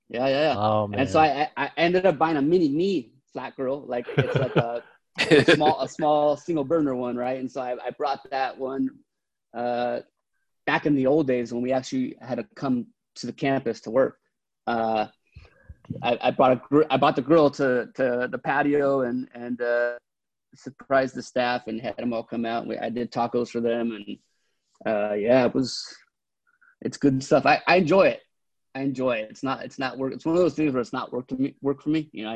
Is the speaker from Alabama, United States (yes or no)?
no; Carpinteria, California, United States; Yeah, born and raised in Carpinteria. So little beach town, south of us. So, born and raised there, grew up, went to all the Carpinteria schools, graduated from Carpinteria High School.